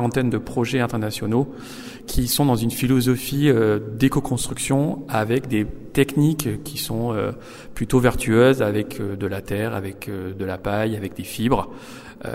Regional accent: Auvergne-Rhône-Alpes, France; Je suis originaire du Cantal. J'ai travaillé dans le Lot et dans le Cantal. Et je viens de travailler 8 ans au CAUE de l'Ardèche.

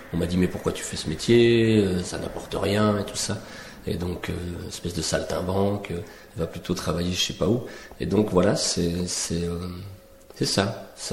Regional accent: Belgium; Moi, je suis belge, oui.

